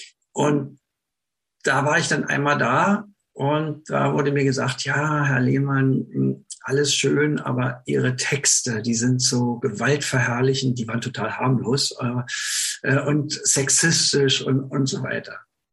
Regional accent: Berlin, Germany; also ich bin ja im Berliner Raum aufgewachsen

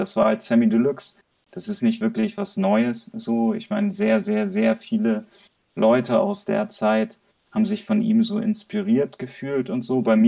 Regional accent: Hamburg, Germany; Ich komme aus Hamburg. Ich bin ein bisschen älteres Semester. Habe ich dir vorhin schon gesagt im Vorgespräch, ich bin 37

